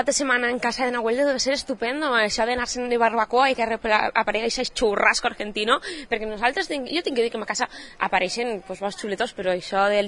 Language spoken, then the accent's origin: Catalan; Basque Country, Spain; also born or lived in Grau; jo sóc un híbrido, quan te'n diuen un híbrido, sí, perquè sóc del Grau, però també sóc basca, així això és basca, jo ho he de dir, i tinc les meves costums basques